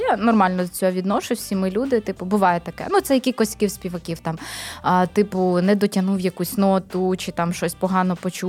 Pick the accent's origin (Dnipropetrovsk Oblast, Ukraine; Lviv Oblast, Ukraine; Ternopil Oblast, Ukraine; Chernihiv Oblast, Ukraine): Chernihiv Oblast, Ukraine; Chernihiv; now in Kyiv, Ukraine; Ну, живу ж я тут. Але родом з Чернігова, так і кажу.